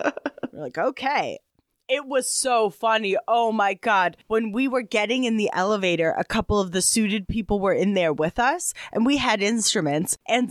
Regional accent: California, United States; You can drive all the way to my home state of California.

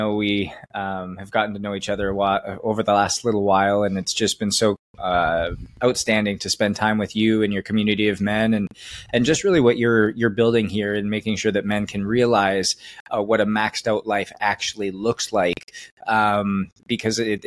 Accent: Canada; moved away as an adult; now in United States; it was born and raised in Canada. Hockey was like the religion, the culture. I came down to the States on a hockey scholarship at 18

